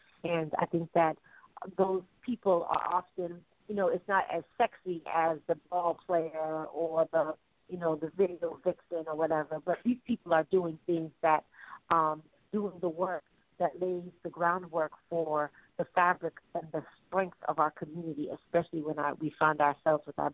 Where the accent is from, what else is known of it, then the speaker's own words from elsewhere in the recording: England, United Kingdom; born there; I was born in England, and my family's from Barbados and Montserrat.